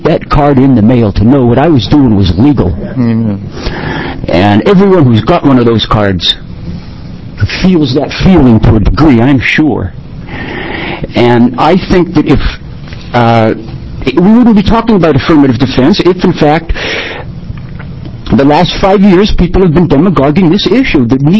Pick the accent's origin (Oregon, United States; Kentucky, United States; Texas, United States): Oregon, United States; Williams; I'm from Williams, Oregon.